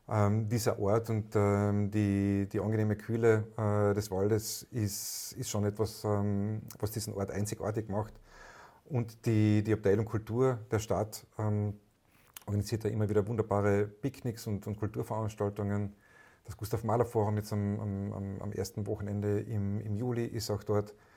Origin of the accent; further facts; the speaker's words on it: Tyrol, Austria; Mein Urlaub führt mich ein paar Tage nach Osttirol, in meine alte Heimat